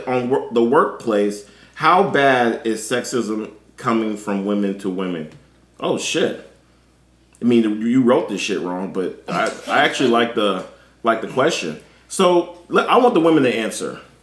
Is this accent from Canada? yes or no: yes; Canada; I'm from Canada.